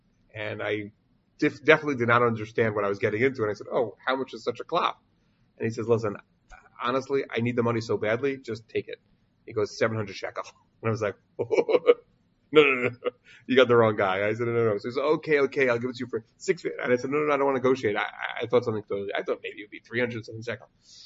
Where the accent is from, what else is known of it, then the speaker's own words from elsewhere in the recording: Five Towns, New York, United States; When I grew up in the Five Towns, it wasn't popular to be one who was dedicated to Torah.